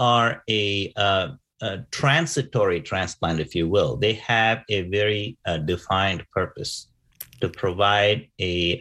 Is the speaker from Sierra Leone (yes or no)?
no; India; moved away as an adult; I grew up in India during my early years and immigrated to the West in the late 80s, right after medical school.